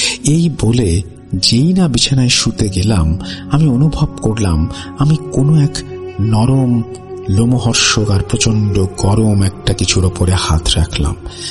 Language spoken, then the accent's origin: Bangla; Bangladesh; now in Saudi Arabia; আমি বাংলাদেশ ছেড়ে সৌদি আরবে চলে আসলাম। মনে মনে ভাবছিলাম, এই বুঝি সবকিছু আমি পেছনে ছেড়ে এসেছি।